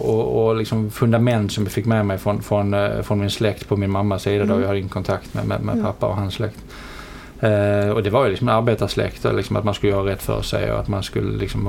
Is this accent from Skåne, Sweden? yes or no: yes; Helsingborg, Skåne, Sweden; Ja, Helsingborg är jag uppvuxen i.